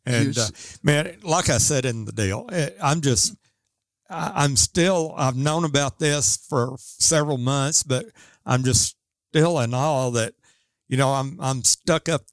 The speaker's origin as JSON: {"language": "English", "town": "Piggott", "region": "Arkansas", "country": "United States", "tie": "born or raised there", "also_born_or_lived": "Poplar Bluff, Missouri", "said": "I grew up in Piggott. I lived in Poplar Bluff for many years."}